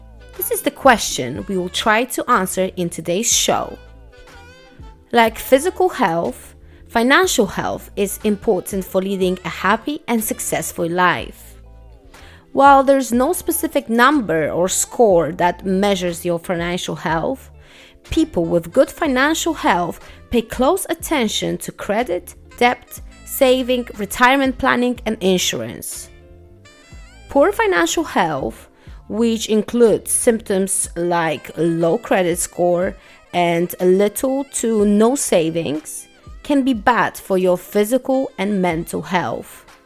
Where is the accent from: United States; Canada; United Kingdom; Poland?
Poland; well, I'm from Poland.